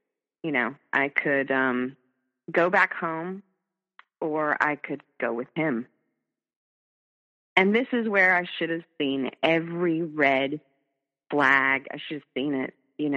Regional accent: North Carolina, United States; And I then went home to my home state, which is North Carolina, I'll say that.

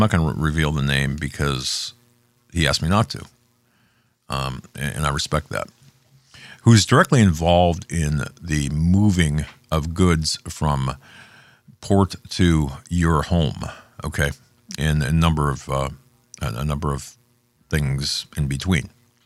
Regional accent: Erie, Pennsylvania, United States; A good friend of mine, Pat Campbell, from Erie, from my hometown in Erie

